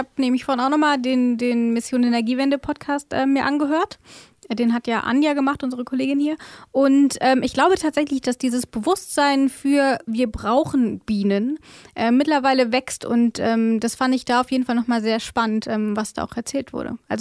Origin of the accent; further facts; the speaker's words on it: Rhineland-Palatinate, Germany; genau, ich komme aus der Pfalz.